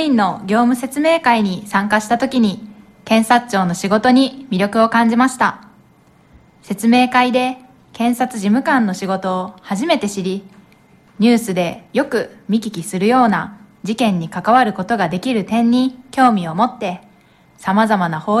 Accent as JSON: {"language": "Japanese", "region": "Nara", "country": "Japan", "said": "地元の奈良で働きたいという思いが強く"}